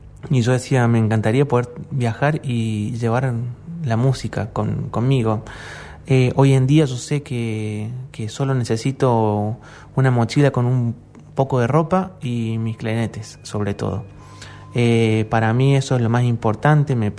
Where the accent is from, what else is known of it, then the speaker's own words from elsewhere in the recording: Córdoba, Argentina; yo no viajé como europeo, sino viajé como argentino, como cordobés.